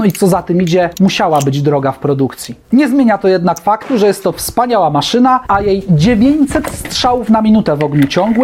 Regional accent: Piotrków Trybunalski, Łódź Voivodeship, Poland; ja jestem z Piotrkowa na południe od Łodzi

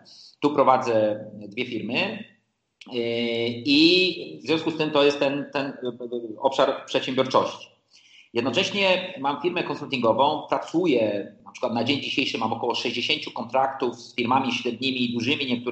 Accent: Kraków, Lesser Poland, Poland; moved away as an adult; also born or lived in United States; Jestem przedsiębiorcą 38 lat, bo mam 54 lata. Zacząłem, jak miałem 16 lat, pochodzę z Krakowa. Po 3 latach wyjechałem do Stanów Zjednoczonych. 20 lat spędziłem w Stanach Zjednoczonych.

